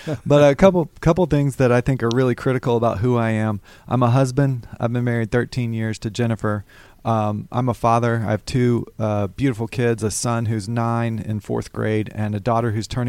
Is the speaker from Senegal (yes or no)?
no; Alabama, United States; moved away as an adult; And I moved to Georgia. Well, I grew up in Alabama. I grew up in Alabama.